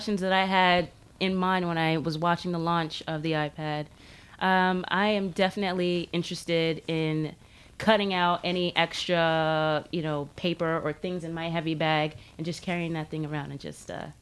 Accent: New York City, New York, United States; I'm born and raised in actually Crown Heights. Oh, but I live in East New York.

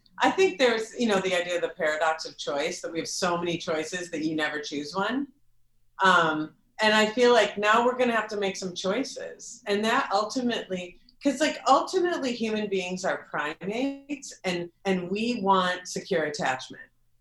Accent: Minneapolis, Minnesota, United States; So, because I'm in Minneapolis, my hometown.

